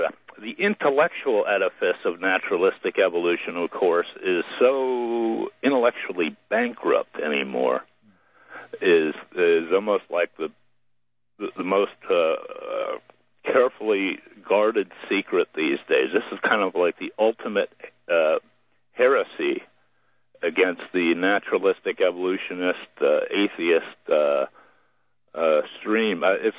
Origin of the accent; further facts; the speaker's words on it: Allentown, Pennsylvania, United States; Eastern PA, Allentown.